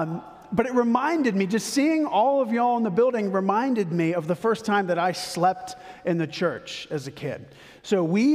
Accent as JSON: {"language": "English", "region": "Texas", "country": "United States", "said": "yeah, I'm from Texas, I'll be fine."}